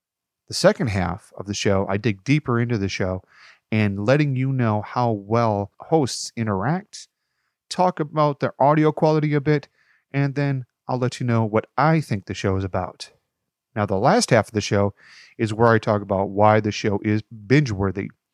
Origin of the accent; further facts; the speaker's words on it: Rockford, Illinois, United States; In this episode, I'll be reviewing a podcast that I found based in my hometown of Rockford, Illinois.